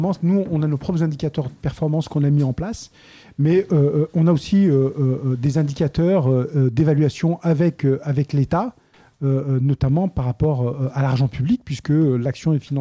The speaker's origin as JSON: {"language": "French", "town": "Marseille", "region": "Provence-Alpes-Côte d'Azur", "country": "France", "said": "je viens des quartiers de Saint-Barthélemy, c'est parce que je suis basané"}